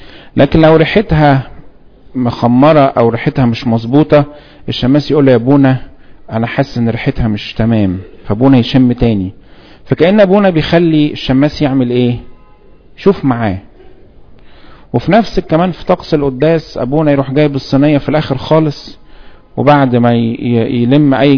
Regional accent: Egypt; واحنا مصريين بنتكلم عربي احنا كمان بنتكلم انجليش

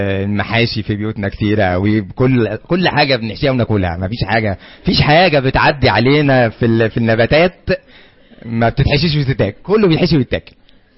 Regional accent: Egypt; مصري، احنا مصريين، ده طبيعي

